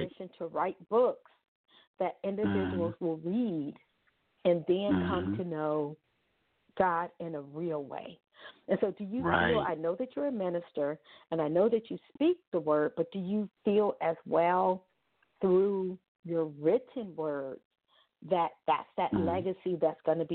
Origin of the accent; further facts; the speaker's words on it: Ohio, United States; I'm from Ohio, and we had driven the 9 hours.